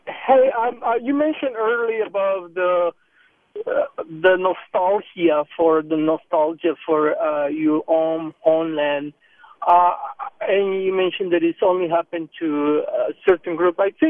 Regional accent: El Salvador; English is a second language; now in United States; I feel more American than Salvadorian. Even though I feel sorry for all the things that happen in my home country

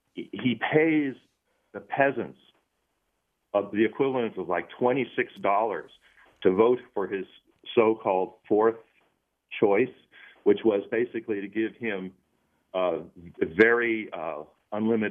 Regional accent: United States; I'm American.

